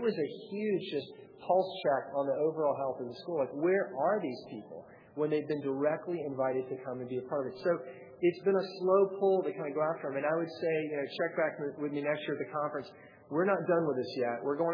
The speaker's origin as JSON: {"language": "English", "town": "Atlanta", "region": "Georgia", "country": "United States", "said": "I came from Atlanta, the old South."}